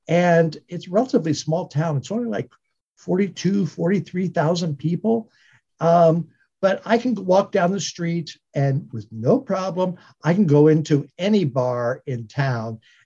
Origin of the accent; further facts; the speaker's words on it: Lima, Ohio, United States; Yes, I did. I grew up in Lima, Ohio, which, you know, people say, where's that?